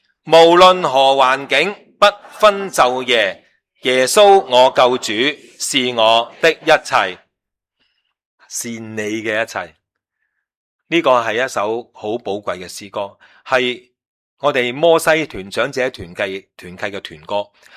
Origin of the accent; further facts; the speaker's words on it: China; 你唔会即係我哋中国人成日讲咩行路打倒褪呀嘛。